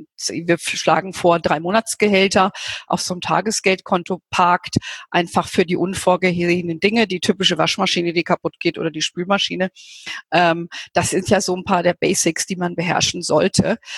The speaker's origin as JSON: {"language": "German", "region": "Hesse", "country": "Germany", "tie": "born there", "said": "ich lebe ja hier in Bayern und komme ja gebürtig aus Hessen."}